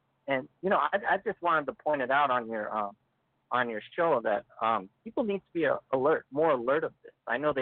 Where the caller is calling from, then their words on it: San Antonio, Texas, United States; I'm calling from San Antonio, Texas.